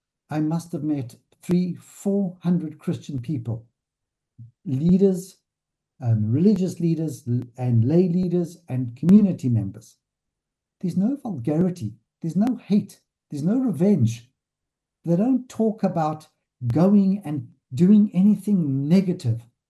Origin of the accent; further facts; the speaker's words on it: South Africa; also as a South African family and as a member of the South African community